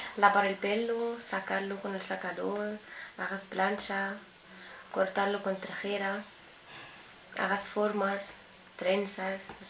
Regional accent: Egypt; Spanish is a second language; now in Madrid, Spain; Soy de Egipto. Ya vivo aquí en Madrid desde casi 8 años. En agosto va a cumplir 8 años.

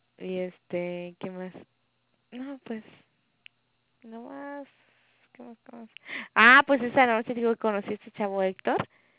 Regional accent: Acapulco, Guerrero, Mexico; Le digo, de Guerrero. Y me dice, ah, Acapulquito. Y le digo, ¿cómo sabes de que soy de Acapulco? Dice, ay, ¿eres de Acapulco? Y le digo, sí.

